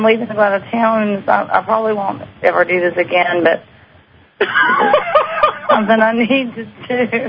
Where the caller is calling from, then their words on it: Louisiana, United States; from Louisiana.